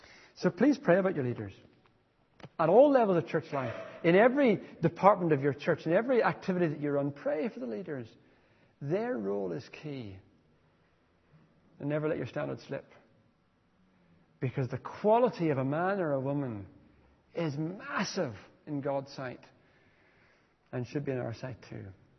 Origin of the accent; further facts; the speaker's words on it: Ireland; Now, being Irish, the gentle bit is something I struggle with.